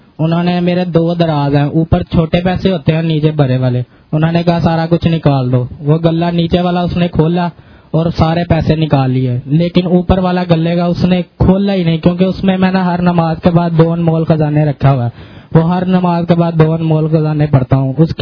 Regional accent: Lahore, Punjab, Pakistan; میں لاہور سے ہوں.

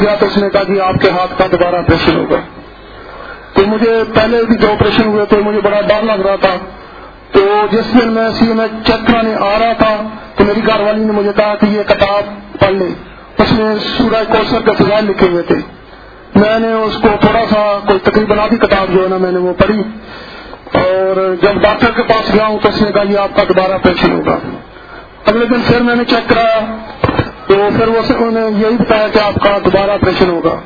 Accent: Lahore, Punjab, Pakistan; میں لاہور کا رہنے والا ہوں.

